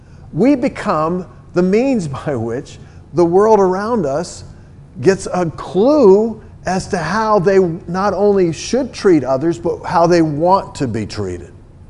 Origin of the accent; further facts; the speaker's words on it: the South, United States; Believe me, I was raised in the South.